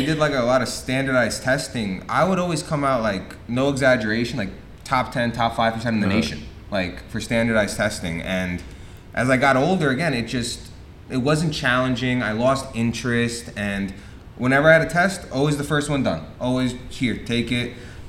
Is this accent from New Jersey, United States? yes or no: yes; New Jersey, United States; also born or lived in Bronx, New York; So coming from the New York, New Jersey area, I tell everyone I grew up on the Hudson River because I'd just go back and forth between the two. I was born in the Bronx. My family moved over to Jersey when I was young